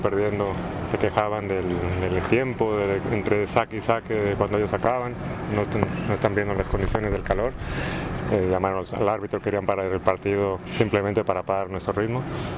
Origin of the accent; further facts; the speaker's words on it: Veracruz, Mexico; Yo soy de Veracruz, hace este tipo de calor, a lo mejor no tan calor, pero sí bastante húmedo.